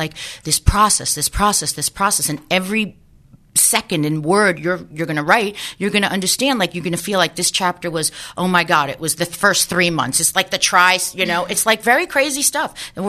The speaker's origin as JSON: {"language": "English", "town": "Long Island", "region": "New York", "country": "United States", "tie": "born or raised there", "said": "I mean, I grew up in New York, clearly. And let's see, Long Island."}